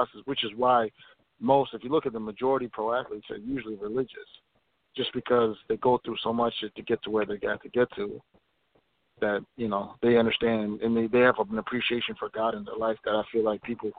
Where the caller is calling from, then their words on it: Minneapolis, Minnesota, United States; Yes, sir. … calling from Minneapolis.